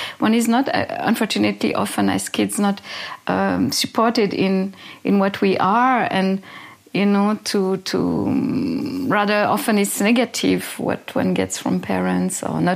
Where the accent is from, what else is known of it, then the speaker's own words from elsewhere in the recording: Switzerland; English is a second language; because as a Swiss, growing up in Switzerland, one is always working on something